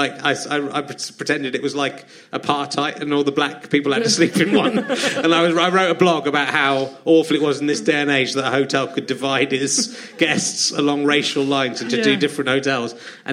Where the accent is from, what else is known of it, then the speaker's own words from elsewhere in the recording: South West England, United Kingdom; Because I'm from the West Country.